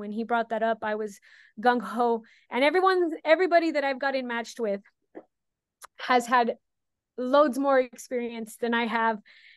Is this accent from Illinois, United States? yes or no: no; Texas, United States; I'm from the Rio Grande Valley. We are a hop and a skip away from Mexico.